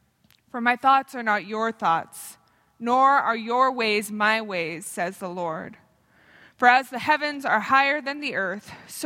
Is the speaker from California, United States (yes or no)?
yes; San Jose, California, United States; from growing up in San Jose, California.